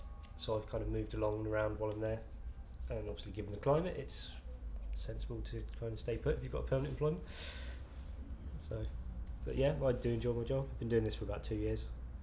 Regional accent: Bristol, South West England, United Kingdom; also born or lived in Dorset; I was born in Bristol, stayed there for about 12 years because my mum was working there.

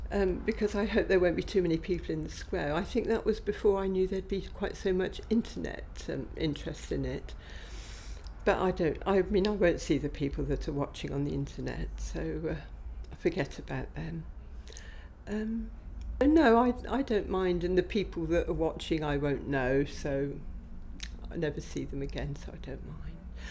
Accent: Banbury, South East England, United Kingdom; I'm actually come from Banbury, which is a much bigger town. I'm a bit of a city girl.

